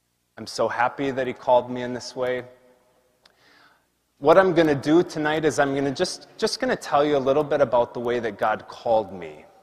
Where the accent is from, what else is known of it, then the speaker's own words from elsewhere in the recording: Tyler, Texas, United States; I grew up in Tyler, not very far away from here. When I was in high school, you know, some people don't think there's much to do in Marshall. Try growing up in Tyler.